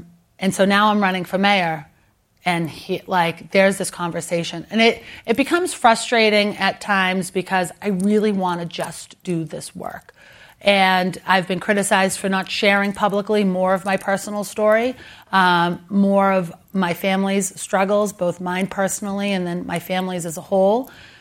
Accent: Boston, Massachusetts, United States; accent: Boston; because I speak with and am proud of my Boston accent made me absolutely bananas.

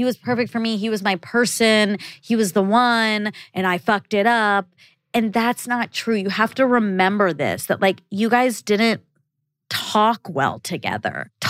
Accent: California, United States; next month, we're going on a trip to my hometown in California. I'm really excited to show them where I come from, introduce them to my friends back home

